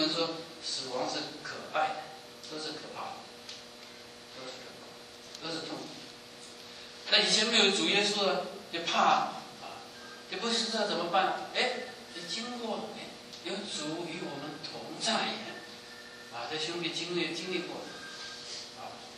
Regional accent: Fuzhou, Fujian, China; 不像我们福州人呢

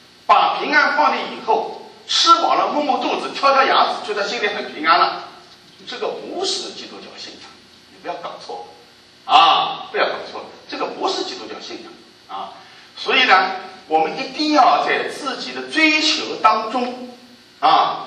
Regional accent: China; 我们在国内长大了

